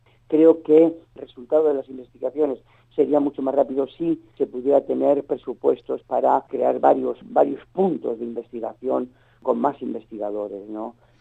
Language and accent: Spanish; Alicante, Valencian Community, Spain; yo quería hacer un espectáculo solidario aquí en Alicante, en mi tierra